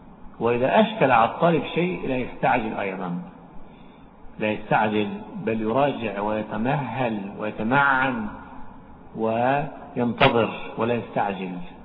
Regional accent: Egypt; يعني كما يشبه الآن مثلا في حرف الهمزة عندنا في مصر، أهل الصعيد ينطقونه بلهجة، وأهل الساحل الشمالي مثلنا ينطقونه بلهجة أخرى

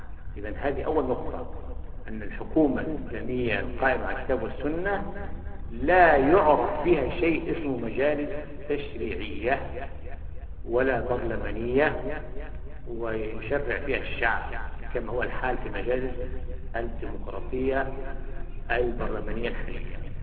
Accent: Egypt; عندنا في مصر

